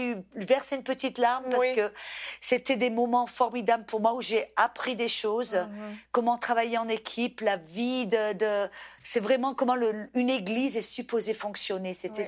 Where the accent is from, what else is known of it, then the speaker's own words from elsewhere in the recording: France; Et en tant que Française